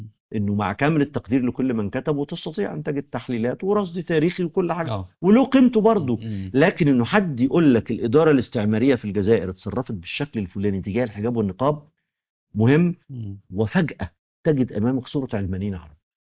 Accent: Egypt; وفي مثل عندنا في مصر، يعني هو مثل وقح شويه بس مفيد

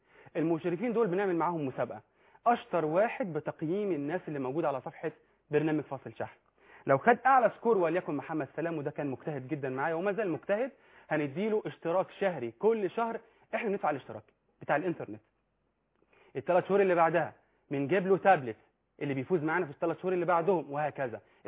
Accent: Egypt; accent: Egyptian colloquial Arabic; انا بتكلم باللهجه العاميه المصريه

